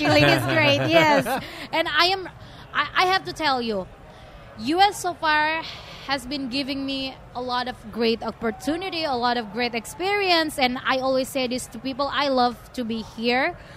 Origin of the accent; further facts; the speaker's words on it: Indonesia; English is a second language; now in United States; From Indonesia.